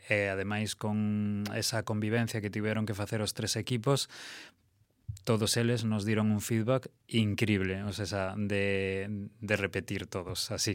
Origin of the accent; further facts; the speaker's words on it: Ourense, Galicia, Spain; É unha aposta persoal como creador ourensán